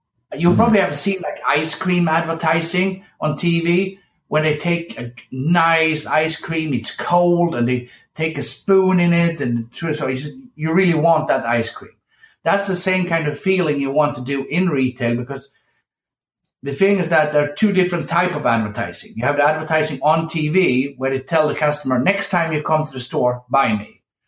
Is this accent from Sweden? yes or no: yes; Sweden; English is a second language; I grew up in Sweden.